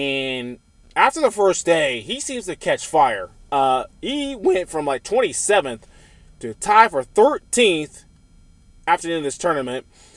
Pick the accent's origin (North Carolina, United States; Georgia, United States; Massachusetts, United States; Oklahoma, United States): Georgia, United States; Georgia Southern, oh baby, from my home state, Georgia, comes up clutch